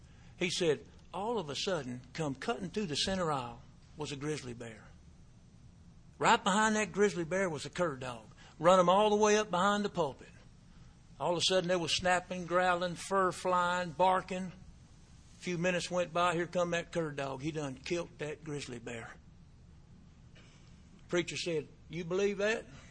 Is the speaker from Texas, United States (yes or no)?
yes; Pasadena, Texas, United States; also born or lived in Louisiana; I was born in Louisiana and raised on the Texas side.